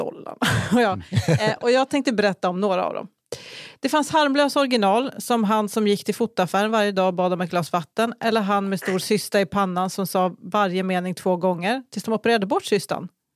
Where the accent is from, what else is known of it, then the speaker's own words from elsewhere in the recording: Vadstena, Östergötland, Sweden; Okej, jag växte upp i Vadstena. En liten ort mitt i Sverige.